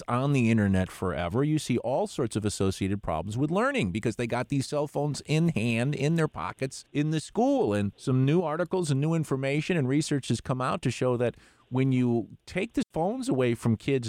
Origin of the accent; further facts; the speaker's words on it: New York, United States; policies like we have seen in my home state of New York.